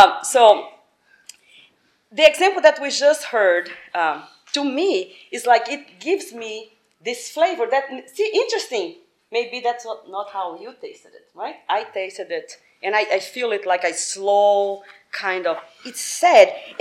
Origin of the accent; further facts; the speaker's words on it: Brazil; Marcel and I come up from Brazil, but we are from different areas.